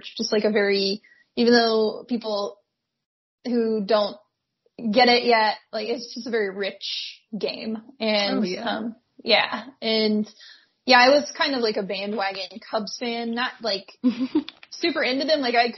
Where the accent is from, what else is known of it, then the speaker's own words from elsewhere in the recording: Alabama, United States; I grew up in Alabama, and the only like kind of close MLB team was the Braves